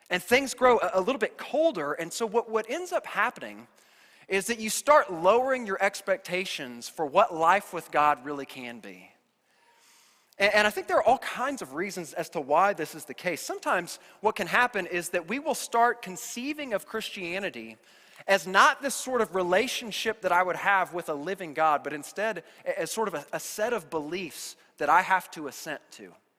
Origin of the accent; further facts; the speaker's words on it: Kansas City, United States; And so I grew up in Kansas City, and it was quite a drive then from Kansas City all the way across Kansas to Estes Park.